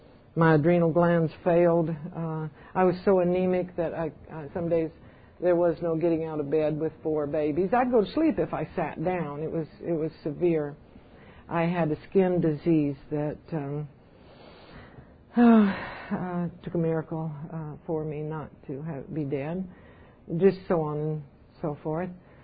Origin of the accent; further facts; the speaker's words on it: Allen's Creek, North Carolina, United States; born there; also born or lived in Washington, United States; Now, this is the hard part, okay, to introduce this woman. I was born in North Carolina on a little place called Allen's Creek, in the hills, in the mountains of North Carolina. I was a hillbilly, Tar Heel hillbilly